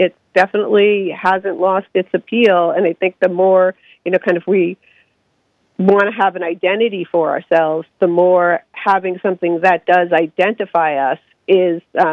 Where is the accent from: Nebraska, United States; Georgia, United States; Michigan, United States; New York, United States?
New York, United States; I'm a New Yorker, so got to say New York.